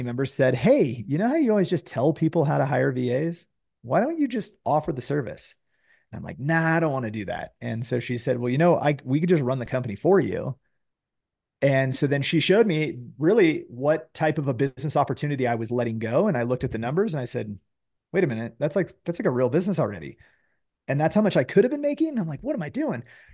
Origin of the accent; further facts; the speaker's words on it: California, United States; I didn't grow up that far from you either. A couple right. hours in Northern California. I grew up in the Delta.